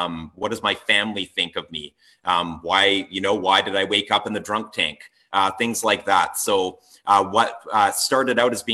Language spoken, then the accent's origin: English; Comox Valley, British Columbia, Canada; now in Nanaimo, Canada; I'm from the Comox Valley originally, okay. Just over here on Vancouver Island, but currently I'm actually living in Nanaimo in a recovery house.